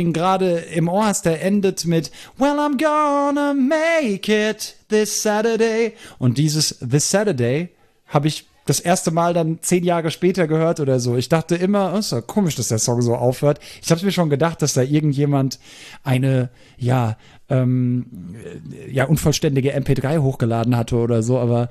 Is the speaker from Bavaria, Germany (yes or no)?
no; Hesse, Germany; Wir kommen aus Hessen beide.